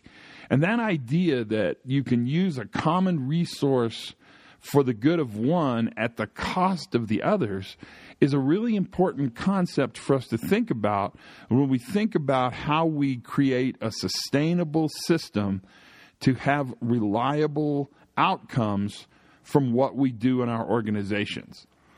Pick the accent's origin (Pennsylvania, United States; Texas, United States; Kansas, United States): Kansas, United States; I'm using cattle examples because I'm from Western Kansas. It's comfortable to me.